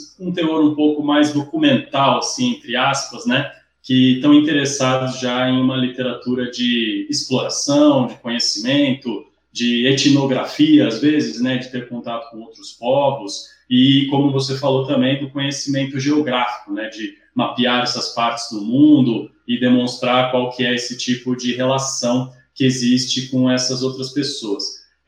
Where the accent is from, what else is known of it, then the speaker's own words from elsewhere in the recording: São Paulo, Brazil; tenho 33 anos, sou de São Paulo